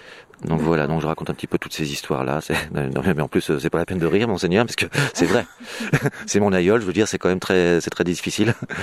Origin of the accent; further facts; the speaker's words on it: Saint-Étienne-du-Rouvray, Normandy, France; born there; Le premier rapport déjà du territoire normand, c'est que j'y suis né. Donc moi, je suis né à Saint-Étienne-du-Rouvray, je suis à côté.